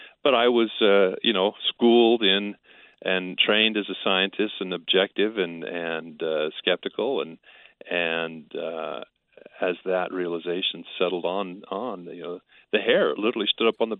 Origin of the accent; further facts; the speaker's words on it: Spokane, Washington, United States; And so at the time in Spokane, Washington, when I was about 10 years old